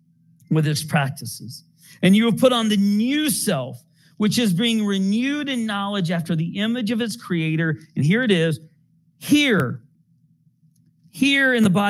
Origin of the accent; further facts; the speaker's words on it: Smyrna, United States; you might remember that I grew up in the Catholic Church. I grew up in a church in Smyrna.